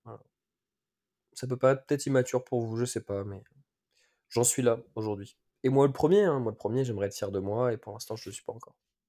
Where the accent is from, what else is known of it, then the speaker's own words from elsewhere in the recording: Saintes, Nouvelle-Aquitaine, France; also born or lived in Angoulême; Je viens à la base de Charente-Maritime. J'ai vécu une grande majorité de ma vie aux alentours d'une ville qui s'appelle Saintes, dans le 17. Ensuite, j'étais à Angoulême dans mes études en STAPS.